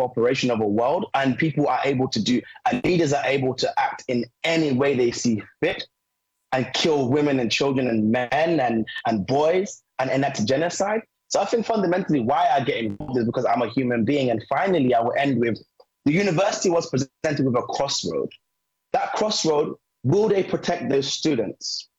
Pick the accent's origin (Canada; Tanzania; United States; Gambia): Gambia; also born or lived in United Kingdom; I think fundamentally, yes, I'm Gambian. Yes, I'm British.